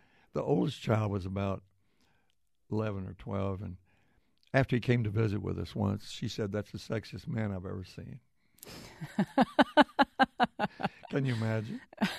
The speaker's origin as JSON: {"language": "English", "town": "Sherman", "region": "Texas", "country": "United States", "said": "I was from Sherman. Excuse me. I was from Sherman."}